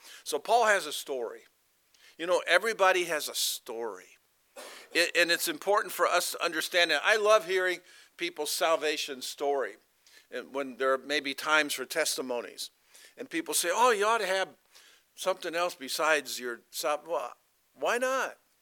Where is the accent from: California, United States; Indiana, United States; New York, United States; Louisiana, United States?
Indiana, United States; South Bend; born there; I was born in South Bend, Indiana. Anybody been to South Bend, Indiana?